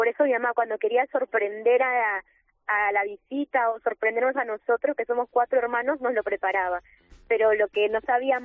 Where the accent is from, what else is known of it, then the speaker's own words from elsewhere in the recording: Lima, Peru; now in Madrid, Spain; Bueno, yo soy de Perú, yo nací en Lima, Perú, y actualmente vivo en Madrid.